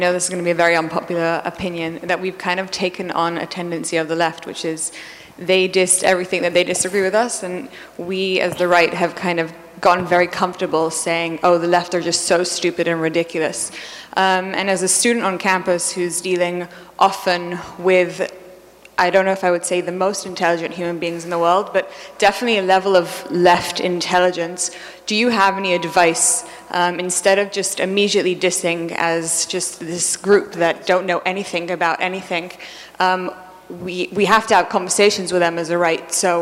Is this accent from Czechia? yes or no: no; Israel; from Israel.